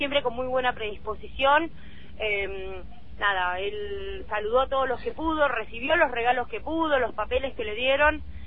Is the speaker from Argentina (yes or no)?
yes; Argentina